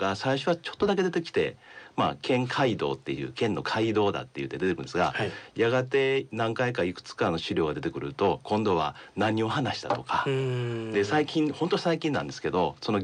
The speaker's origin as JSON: {"language": "Japanese", "region": "Osaka", "country": "Japan", "said": "出身はあの大阪市内で、はいはい、そこが出身です"}